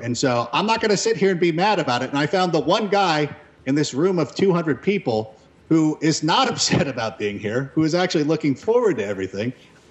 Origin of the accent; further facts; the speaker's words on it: Los Angeles, California, United States; growing up in the Los Angeles area.